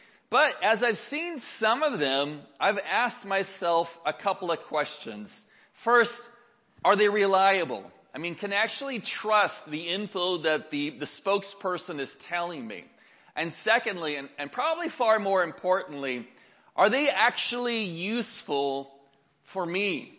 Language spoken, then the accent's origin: English; Oregon, United States; moved away as an adult; 6 years ago, I left my family of 40 years. I was born and raised in Oregon. All my friends and all my family, I just left them.